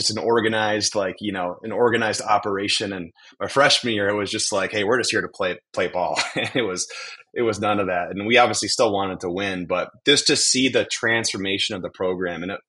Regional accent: Madison, Wisconsin, United States; So I'm from the west side of Madison, went to Middleton High School. Played football, baseball, and basketball.

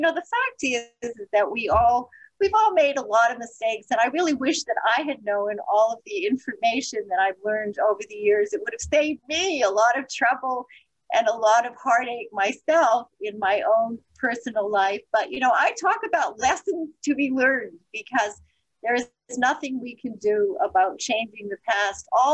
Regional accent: Canada; I am Canadian.

